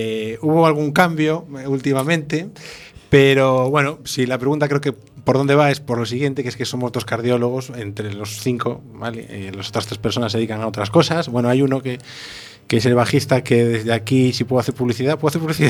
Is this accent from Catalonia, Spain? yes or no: no; Ourense, Galicia, Spain; Yo soy de Ourense y el otro guitarrista, Nacho, también. Somos ourensanos